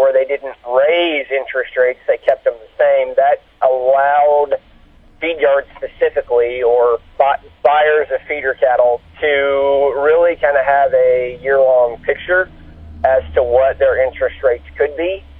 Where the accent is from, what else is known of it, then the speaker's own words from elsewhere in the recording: Texas, United States; So, obviously, my home state, Texas, has seen drought, has lack of grass.